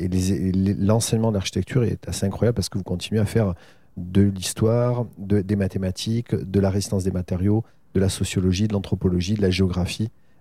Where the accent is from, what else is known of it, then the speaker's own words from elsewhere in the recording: Villefranche-de-Rouergue, Occitanie, France; quand j'ai grandi en Aveyron, dans une petite ville qui s'appelle Villefranche-de-Rouergue